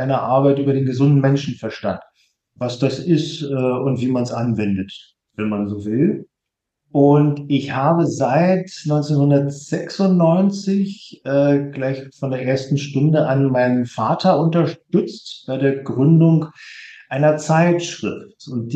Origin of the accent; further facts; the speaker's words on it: Germany; Also, ich bin in der DDR groß geworden.